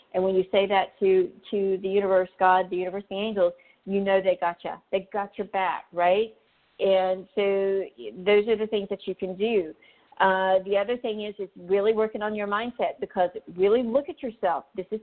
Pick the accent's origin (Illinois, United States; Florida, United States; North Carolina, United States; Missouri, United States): North Carolina, United States; I'm just, you know, I'm from North Carolina.